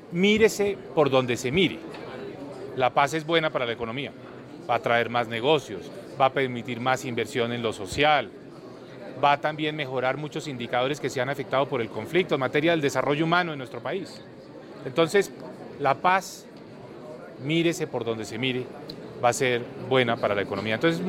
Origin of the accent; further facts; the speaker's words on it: Colombia; yo creo que como colombiano nos sentimos muy emocionados y muy optimistas